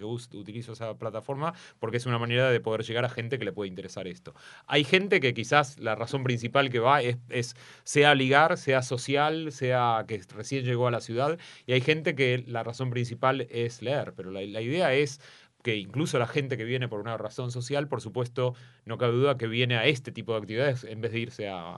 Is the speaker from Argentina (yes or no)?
yes; Buenos Aires, Argentina; moved away as an adult; also born or lived in Jerusalem / Boston; yo nací en Buenos Aires y terminé el instituto en Buenos Aires. O sea, viví mi infancia y adolescencia en Buenos Aires y me fui para Israel y viví mucho tiempo en Jerusalén durante unos 20 años prácticamente en Jerusalén.